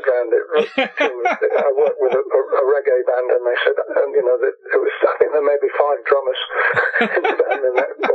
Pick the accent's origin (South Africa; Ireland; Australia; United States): Ireland; I'm Irish. I come from Ireland.